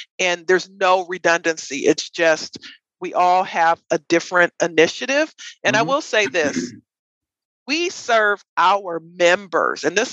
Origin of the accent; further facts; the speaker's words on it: Los Angeles, California, United States; I'm from South LA originally, it's a South LA colloquialism